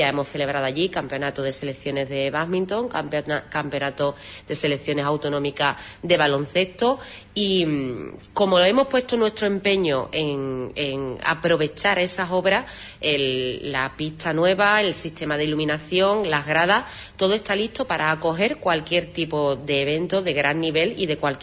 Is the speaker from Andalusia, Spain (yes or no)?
yes; Huelva, Andalusia, Spain; le hablamos de cómo somos los onubenses, ¿no? Esa forma de ser acogedora